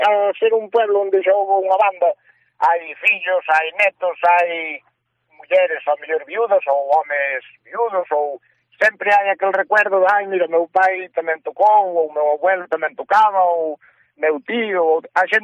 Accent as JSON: {"language": "Galician", "town": "San Adrián de Calvos", "region": "Galicia", "country": "Spain", "tie": "born or raised there", "said": "temos a festa aquí en San Adrián de Calvos, que é a miña parroquia natal do Ayuntamiento de Fornelos."}